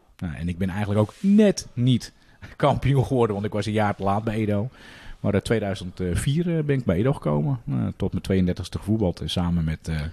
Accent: Oudedijk, Netherlands; Ja, ik ben in Oudedijk geboren. Zoals wel bekend

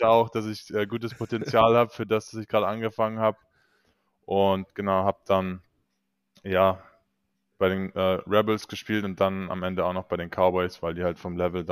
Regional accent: Germany; als Deutscher ist ja Fußball, fängt man immer an, wenn man 5, 6 Jahre alt ist, wenn man es wirklich schaffen will

